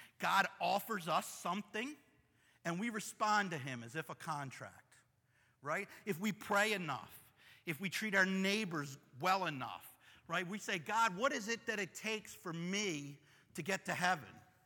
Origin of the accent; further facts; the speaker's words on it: Dundalk, Maryland, United States; Growing up in Dundalk again, I grew up until I was 5 on Lyndhurst Road. If anybody knows Lyndhurst Road, that's right there on the water, kind of down between North Point, and it's on the Back River